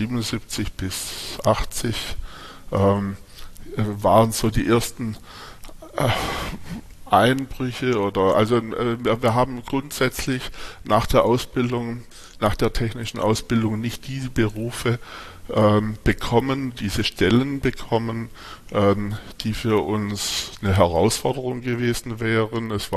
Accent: Herrenberg, Baden-Württemberg, Germany; born there; Ich bin in Herrenberg geboren, also Böblingen-Sindelfingen, Hecken und Schlehengäu, Industrie geprägt, Böblingen-Sindelfingen mit IBM, da habe ich auch meine erste Ausbildung gemacht

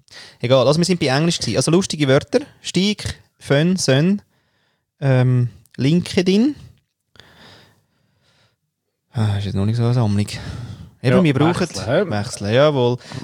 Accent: Aargau, Switzerland; also born or lived in Austria; praktisch wachst du in den Escher-Weiss-Blöcken auf

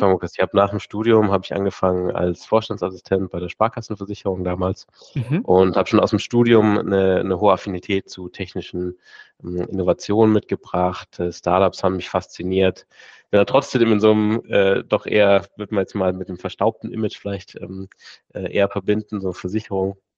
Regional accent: Baden-Württemberg, Germany; Und ich komme ganz ursprünglich aus der Region und finde es eine tolle Region, finde es eine innovative Region auch.

